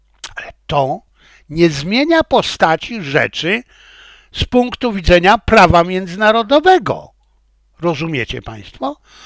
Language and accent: Polish; China; Chciałem, jako że ja jestem Chińczykiem, więc oczywiście będę bronił stanowiska chińskiej dyplomacji